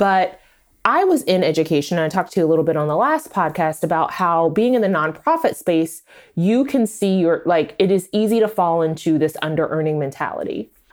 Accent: Oklahoma, United States; I'm from Oklahoma, and that's the only thing you do in Oklahoma

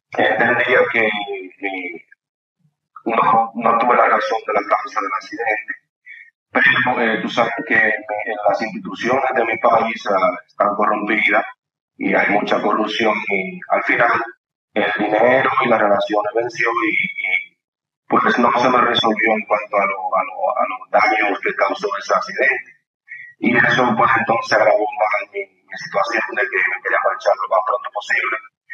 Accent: Santo Domingo, Distrito Nacional, Dominican Republic; also born or lived in Villa Vázquez; soy dominicano, nacido en Villa Vázquez, Montecristi, pero criado en Santo Domingo.

